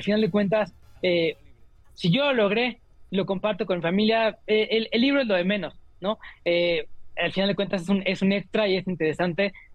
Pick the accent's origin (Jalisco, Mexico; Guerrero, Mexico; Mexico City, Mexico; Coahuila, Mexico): Mexico City, Mexico; Coyoacán; soy de México, soy de Coyoacán, mi gente está aquí